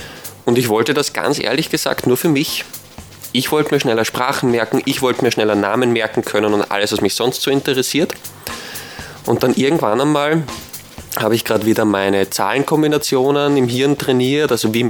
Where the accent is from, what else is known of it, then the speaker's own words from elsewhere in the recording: Wiener Neustadt, Lower Austria, Austria; wie ich schon gesagt habe, bin aus Wiener Neustadt, also gleich aus der Umgebung